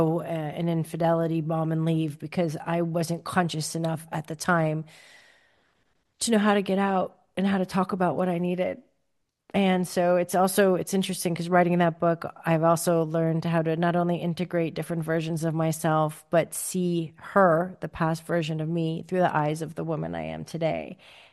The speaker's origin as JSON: {"language": "English", "country": "United States", "moved": "yes", "lives_now": "Copenhagen, Denmark", "said": "I live in Copenhagen, though I'm from the States, and the work visa was tied to my job"}